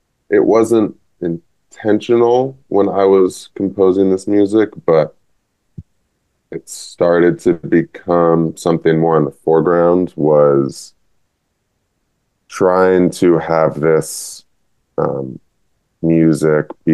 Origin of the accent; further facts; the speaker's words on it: Berkeley, California, United States; I think just being here in the Bay Area, I was raised in Berkeley, the community